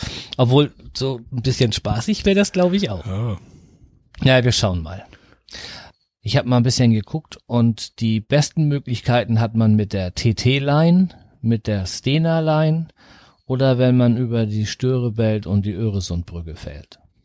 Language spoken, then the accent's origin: German; Flensburg, Schleswig-Holstein, Germany; Wie ihr wisst, kommen wir aus der Ecke von Flensburg.